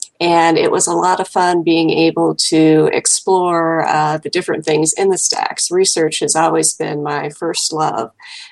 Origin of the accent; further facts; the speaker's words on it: Ohio, United States; I grew up in Washington County, which is right along the river, right across from West Virginia.